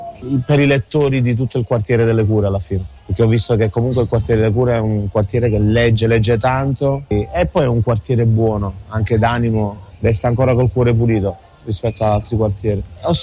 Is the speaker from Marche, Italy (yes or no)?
no; Naples, Campania, Italy; nato e cresciuto a Napoli, di madre thailandese.